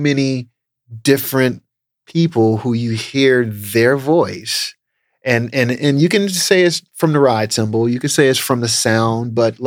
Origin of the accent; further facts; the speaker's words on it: Memphis, Tennessee, United States; accent: Southern; I didn't want anybody to tease me because of my Southern accent. Mm. You know, oh, you're from the South. You're from Memphis. It's like, first of all, we don't talk like that from Memphis.